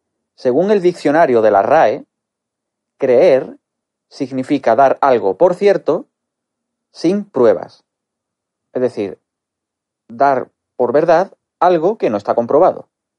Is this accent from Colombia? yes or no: no; Málaga, Andalusia, Spain; soy de Málaga.